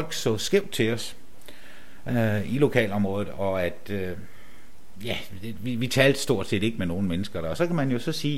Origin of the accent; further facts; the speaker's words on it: Pindstrup, Central Denmark Region, Denmark; born there; Men jeg er jo altså en jysk bundetamp, når alt kommer til alt. Jeg er født i Pindstrup, lige midt på Djursland, ikke?